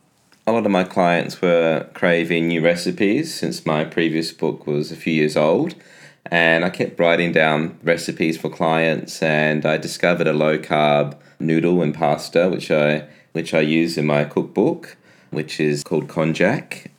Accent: Adelaide, South Australia, Australia; also born or lived in Sydney; I grew up in Adelaide, at Henley Beach, and I moved to Sydney when I was younger, in my teens. Then moved back to Adelaide

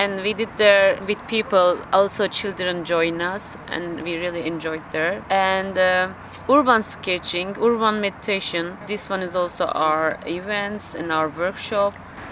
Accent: Turkey; English is a second language; I'm from Turkey.

